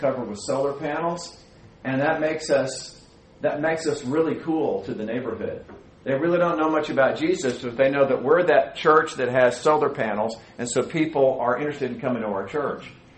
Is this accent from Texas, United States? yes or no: yes; Dallas, Texas, United States; I grew up in the Dallas area, but I spent a lot of time in West Texas.